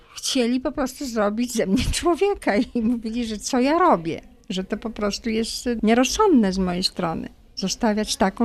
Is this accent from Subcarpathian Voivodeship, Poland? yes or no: no; Poznań, Greater Poland Voivodeship, Poland; now in Białystok, Poland; ponieważ rodem jestem z Poznania, więc jest ta różnica kulturowa i obyczajowa i tak dalej.